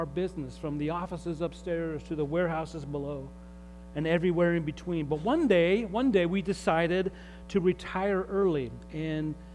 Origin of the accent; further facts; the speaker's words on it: Utah, United States; as a kid growing up in Utah, some of you have no idea, that's a state here in the United States.